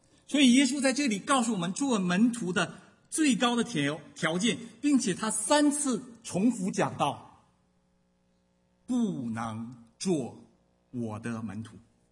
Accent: Northeast China, China; also born or lived in Shenzhen, China; 作为我们在中国长大的背景，啊，特别是作为我一个东北人，啊，我生长的环境就是非常重视这样的一个人际关系和人脉的。

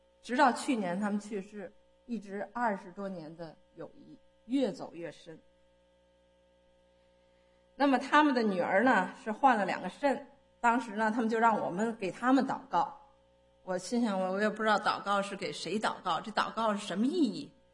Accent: China; moved away; 而且我在中国的这个环境下长大

